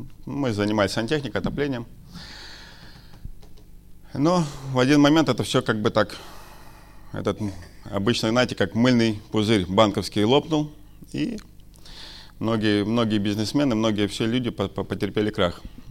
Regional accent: Jelgava, Latvia; now in England, United Kingdom; Я сам из Латвии, из города Илгавы.

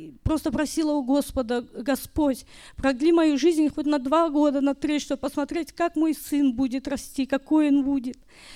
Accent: Ashmyany, Grodno Region, Belarus; Мы из Белоруссии, из города Ашмян. У нас двое детей.

